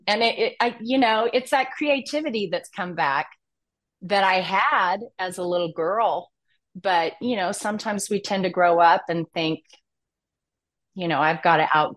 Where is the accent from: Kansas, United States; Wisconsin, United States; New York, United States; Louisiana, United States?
Kansas, United States; Wichita; And we moved back to Wichita. We're from Wichita, my husband